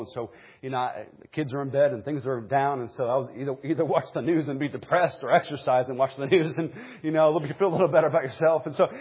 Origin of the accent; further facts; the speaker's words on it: New England, United States; Yeah, we're from New England. That's why I'm a Patriots fan. But just regional, that's it, I promise.